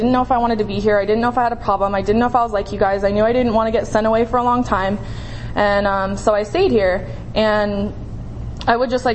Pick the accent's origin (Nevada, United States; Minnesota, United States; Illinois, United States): Nevada, United States; Las Vegas; From Las Vegas, who's hosting Wacky Paw this year.